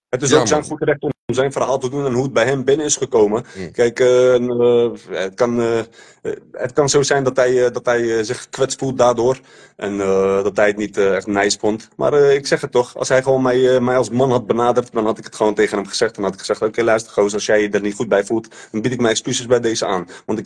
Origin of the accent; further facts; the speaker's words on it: Turkey; Ik ben gewoon een Turk, bro.